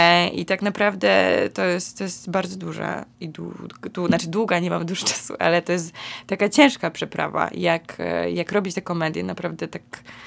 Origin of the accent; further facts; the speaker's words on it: Kraków, Lesser Poland, Poland; Dla mnie to jest niezwykle ciekawe, bo ja jestem z Krakowa i pamiętam, jak chodziłam do tego teatru 10 lat temu